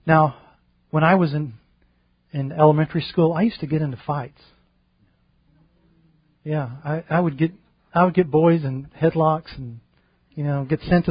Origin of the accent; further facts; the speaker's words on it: Louisiana, United States; Now, growing up in the Louisiana public school system, I never would know what this word is.